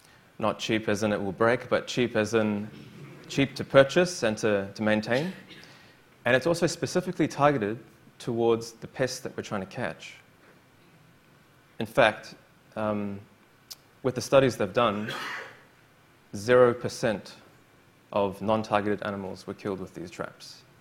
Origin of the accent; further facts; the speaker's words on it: New Zealand; Now, as a New Zealander, well, I'm really proud to be a New Zealander.